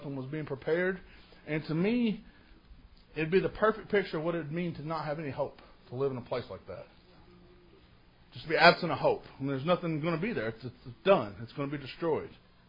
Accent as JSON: {"language": "English", "town": "Morehead", "region": "Kentucky", "country": "United States", "tie": "born or raised there", "said": "Where I grew up in Moorhead, there's a lake there called Cave Run Lake."}